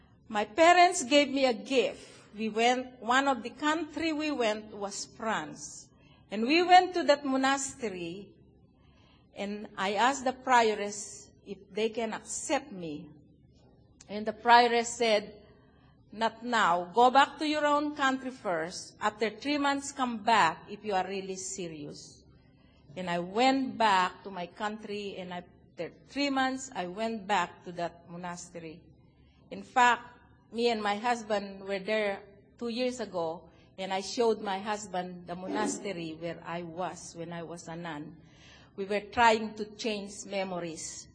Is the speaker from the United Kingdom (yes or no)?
no; Philippines; English is a second language; I'm a Filipino, you can tell, because of my nose.